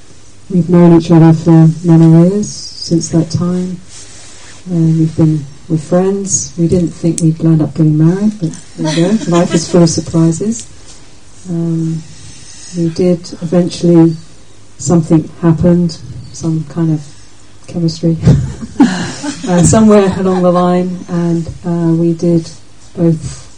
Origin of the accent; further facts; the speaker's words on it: London, United Kingdom; born there; And my background is, I was born in London, and from Irish Catholic family, and English Protestant mother, lots of complexity.